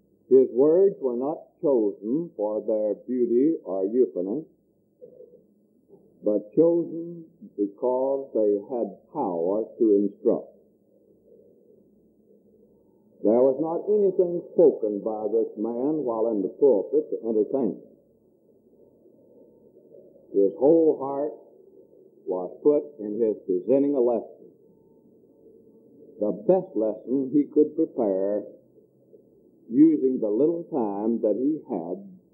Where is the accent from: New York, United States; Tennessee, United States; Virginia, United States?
Tennessee, United States; Churchton; When Brother Leon Van Eaton, who's here tonight, and I were growing up in the Churchton community in Dyer County